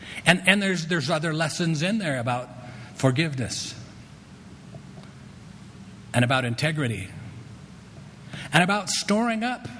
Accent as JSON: {"language": "English", "town": "Grand Junction", "region": "Colorado", "country": "United States", "tie": "born or raised there", "said": "I grew up in Grand Junction. I don't know if you know that. What used to be a lot of orchards."}